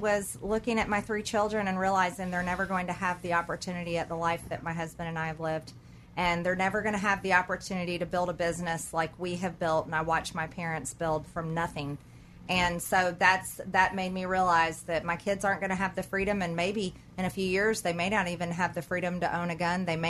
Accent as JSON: {"language": "English", "country": "United States", "said": "And I absolutely love being an American woman."}